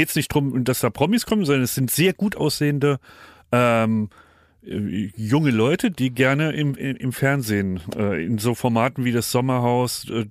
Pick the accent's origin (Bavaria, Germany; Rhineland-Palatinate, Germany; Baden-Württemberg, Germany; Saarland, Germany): Saarland, Germany; Homburg; In meiner Heimatstadt, in Homburg